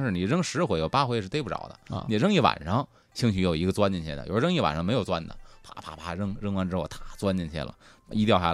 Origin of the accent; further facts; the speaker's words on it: Beijing, China; 就跟我小时候在北京城里的看的一模一样。